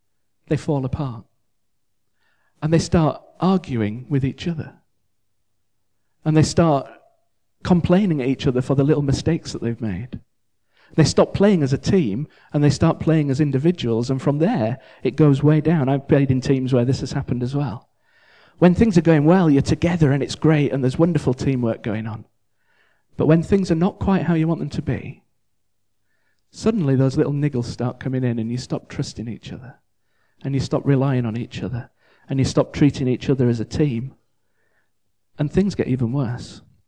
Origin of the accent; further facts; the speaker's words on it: Leeds, Yorkshire and the Humber, United Kingdom; Growing up in Leeds, I used to play a lot of rugby league, proper rugby.